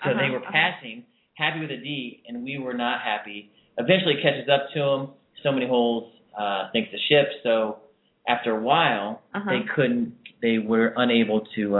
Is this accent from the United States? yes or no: yes; Dayton, Ohio, United States; also born or lived in North Carolina; I'm basically from Dayton, Ohio, and I wanted to be a teacher pretty much my whole life.